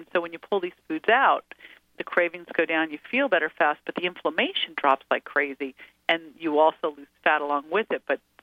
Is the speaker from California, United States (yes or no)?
yes; Berkeley, California, United States; I grew up in Berkeley, California, so, it's sort of like you're into health, whether you want to be or not.